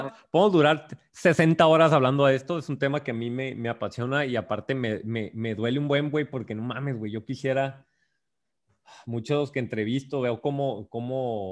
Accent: Mexico; Y a veces como mexas, como mexicanos, nos, o sea, bajamos al mismo mexicano

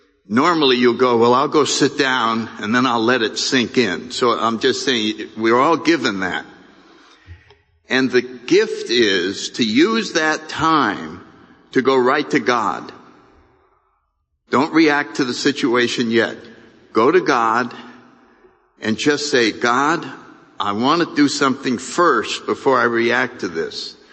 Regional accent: New Haven, Connecticut, United States; born or raised there

